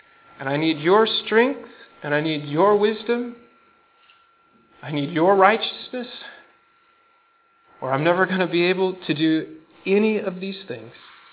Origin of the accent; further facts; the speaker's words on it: Iowa, United States; I'm from Iowa. We have pigs.